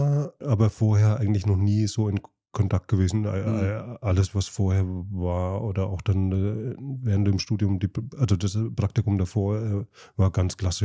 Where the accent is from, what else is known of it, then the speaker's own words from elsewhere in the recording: Bavaria, Germany; ist mir als Franke nicht so gewöhnt